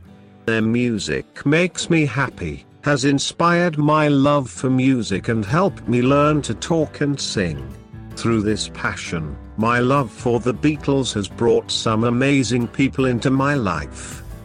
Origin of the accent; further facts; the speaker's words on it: Dripping Springs, Texas, United States; who lives in my hometown of Dripping Springs.